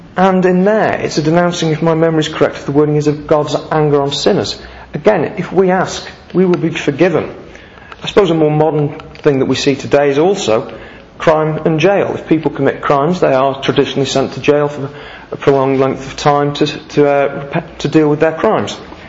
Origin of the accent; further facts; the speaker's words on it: Crewe, North West England, United Kingdom; my hometown of Crewe